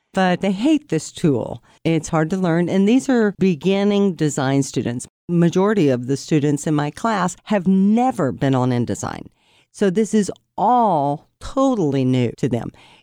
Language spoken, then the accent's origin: English; Texas, United States; also born or lived in New Mexico / Missouri; now in Fresno, United States; I was raised in Texas and New Mexico, and I came to Fresno State from Missouri in 2003.